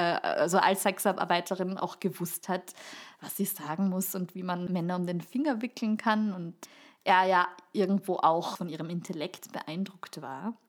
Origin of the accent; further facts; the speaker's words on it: Salzkammergut, Austria; Bei uns in Salzkammer gut werden.